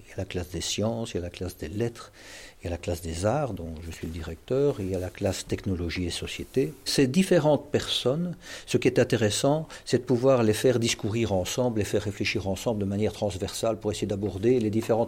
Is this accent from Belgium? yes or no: yes; Belgium; on ne se retourne même plus dans la rue quand il y a quelqu'un qui dort dans la rue chez nous, en Belgique.